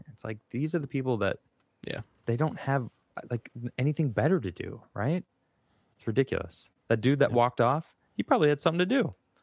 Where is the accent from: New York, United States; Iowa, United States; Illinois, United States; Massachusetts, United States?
Illinois, United States; Chicago; although I have lived most of my life on the East Coast. But that's okay. I'm still from Chi-Town.